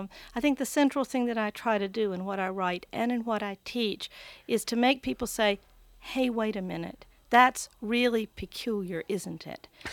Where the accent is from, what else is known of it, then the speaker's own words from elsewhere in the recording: the South, United States; I'm a Southerner, and so it's nice to come home to the South